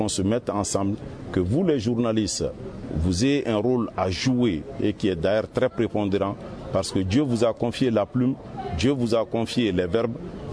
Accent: Mali; Nous sommes tous des Maliens

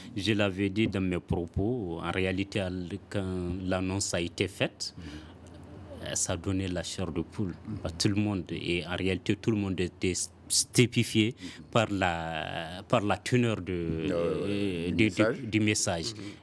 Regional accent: Mali; en tant que républicain, je reviens sur ça, en tant que Malien, nous sommes aussi résilients.

